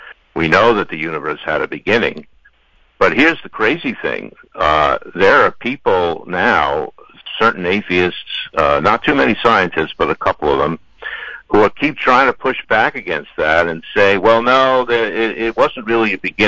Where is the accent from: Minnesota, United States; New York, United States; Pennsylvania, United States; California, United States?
New York, United States; now in Maryland, United States; Well, I'm calling from Maryland, but I'm originally a New Yorker, so that's even worse.